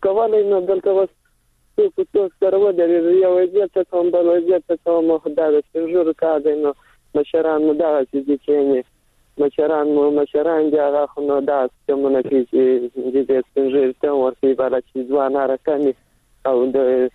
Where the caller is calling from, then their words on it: Helmand, Afghanistan; د هلمند سره.